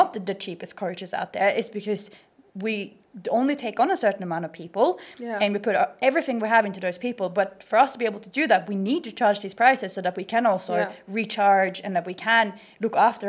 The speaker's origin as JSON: {"language": "English", "country": "Sweden", "second_language": "English", "said": "we're obviously both from Sweden, and in Sweden it's very much like, don't stick out"}